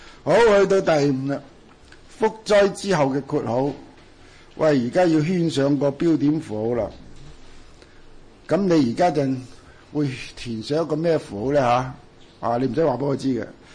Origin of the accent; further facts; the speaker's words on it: China; 如果代入我哋中国人所讲个五福，